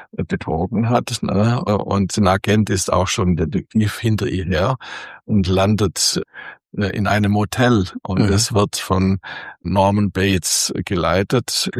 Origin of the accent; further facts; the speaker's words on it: Biberach, Baden-Württemberg, Germany; Und eingeschult wurde ich 1950 in Biberach. Also da war ich 7 Jahre alt.